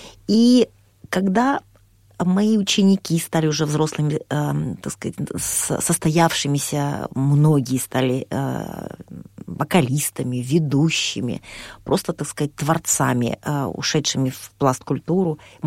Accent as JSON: {"language": "Russian", "town": "Rostov-on-Don", "region": "Rostov Oblast", "country": "Russia", "tie": "born or raised there", "said": "Я ростовчанка коренная, мои родители тоже ростовчане."}